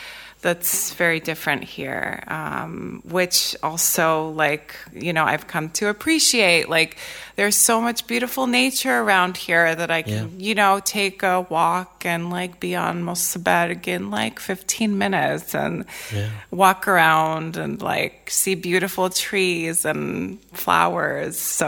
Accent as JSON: {"language": "English", "town": "New York City", "region": "New York", "country": "United States", "lives_now": "Falköping, Sweden", "said": "I'm from New York City, so coming to Falköping is"}